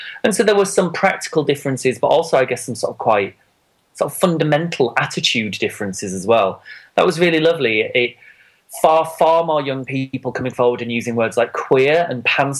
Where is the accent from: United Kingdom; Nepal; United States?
United Kingdom; Yorkshire and the Humber; Growing up near Bradford, I could well have been the only gay in the village.